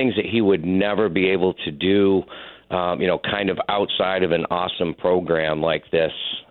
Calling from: Skowhegan, Maine, United States; I'm actually calling from Skowhegan, Maine today, but we live in Detroit, Maine, a tiny little town just outside of Pittsfield.

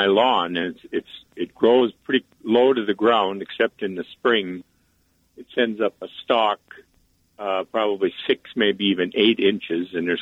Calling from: Williston, North Dakota, United States; I'm calling from Williston, but I actually live in Minnesota.

